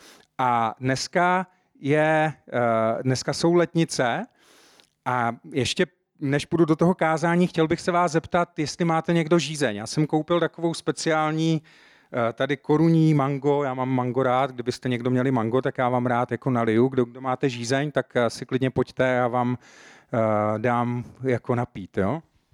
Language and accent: Czech; Ostrava, Moravian-Silesian Region, Czechia; also born or lived in Jeseník; My jsme z Ostravy, ale původně, nebo ne původně úplně, ale bydleli jsme v Jeseníku asi 24 let.